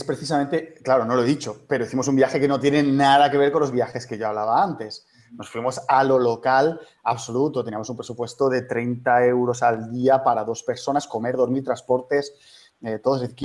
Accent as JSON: {"language": "Spanish", "town": "Barcelona", "region": "Catalonia", "country": "Spain", "said": "Yo soy de Barcelona."}